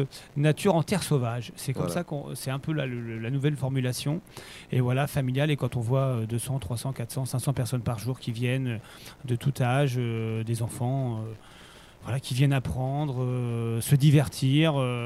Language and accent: French; Argentan, Normandy, France; also born or lived in L'Aigle; Donc, moi, je suis un pur orné. Je suis né à L'Aigle. J'ai grandi à Argentan, Train, C. Et je suis arrivé au Bouillon quand mes parents ont acheté le terrain où le parc est né.